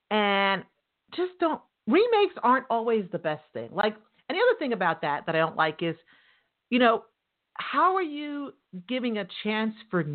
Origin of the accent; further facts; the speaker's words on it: New York, United States; Thank you for my accent. I'm a New Yorker. Got that swag.